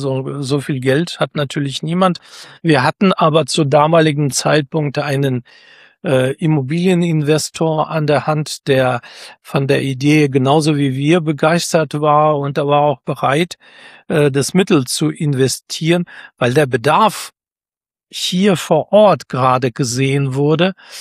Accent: Lower Saxony, Germany; now in Saarland, Germany; Ich bin aus den Niedersachsen ins Saarland zugezogen

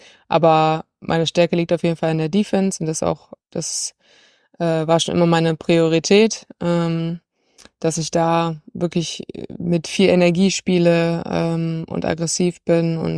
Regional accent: Wolfenbüttel, Lower Saxony, Germany; ich bin 25 Jahre alt und ich bin in Wolfenbüttel geboren, das ist in Niedersachsen, und bin da auch groß geworden und aufgewachsen

